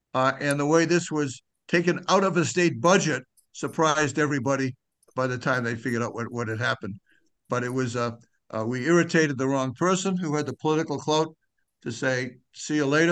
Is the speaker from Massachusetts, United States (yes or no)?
yes; Norwood, Massachusetts, United States; I was the only person speaking against that because I grew up in Norwood.